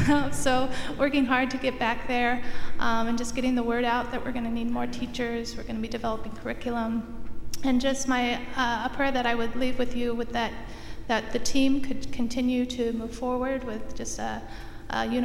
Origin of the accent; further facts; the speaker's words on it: Mount Vernon, Washington, United States; Well, I am from Mount Vernon, Washington, grew up at Bethany Covenant Church